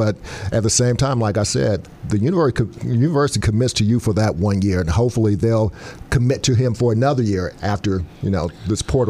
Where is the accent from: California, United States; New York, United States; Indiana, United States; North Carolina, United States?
Indiana, United States; Indianapolis; I'm from Indianapolis.